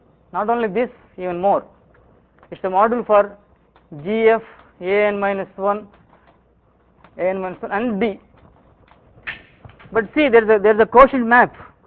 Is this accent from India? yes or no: yes; Mumbai, Maharashtra, India; See, I am from Bombay and far away from the Western society. So I rarely get a chance to talk to people, interact with the international community.